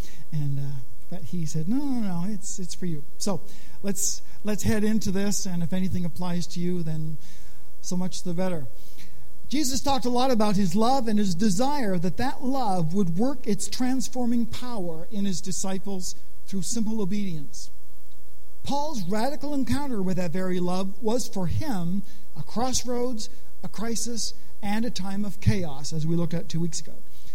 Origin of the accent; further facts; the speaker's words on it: Canada; I say, no, I'm from Canada. F-R-O-M.